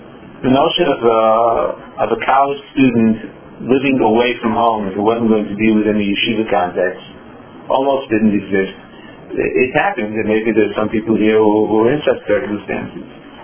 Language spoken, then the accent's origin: English; New York City, New York, United States; growing up in New York City, were the city colleges.